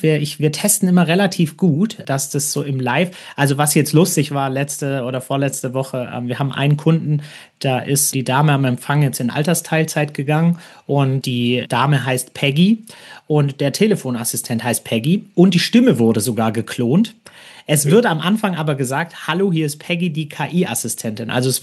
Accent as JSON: {"language": "German", "town": "Stuttgart", "region": "Baden-Württemberg", "country": "Germany", "said": "Ich komme ja hier aus Stuttgart"}